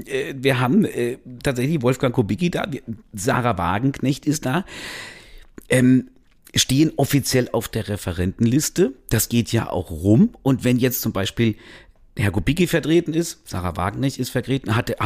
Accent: Saarland, Germany; Ich komme aus dem Saarland, ich fühle mich hier wie zu Hause.

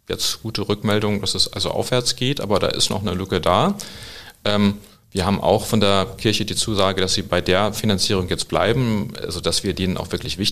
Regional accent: Northern Germany, Germany; Und die Häfen sind mal bei uns im Norden.

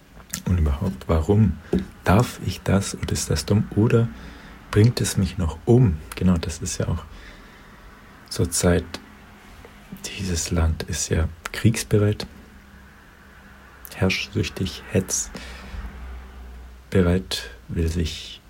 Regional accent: Germany; ich will es nicht sein, aber ich bin es eben doch qua meiner Geburt als Deutscher.

